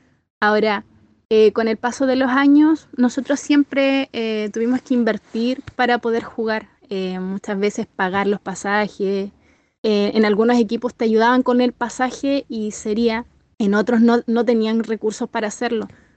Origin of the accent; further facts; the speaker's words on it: Osorno, Los Lagos, Chile; Soy, como dices tú, osornina, nacida y criada en Osorno, jugadora de fútbol. Me desarrollé futbolísticamente acá, comencé en los barrios